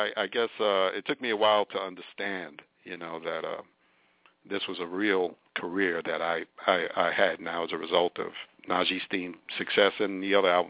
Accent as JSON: {"language": "English", "region": "New York", "country": "United States", "said": "Well, you know, fortunately, you know, I'm from New York, so I get it, you know."}